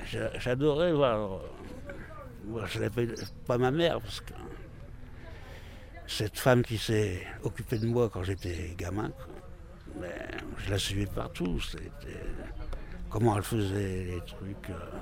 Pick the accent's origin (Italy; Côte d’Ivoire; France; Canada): France; Hauts-de-France; Puis moi, je suis du Nord.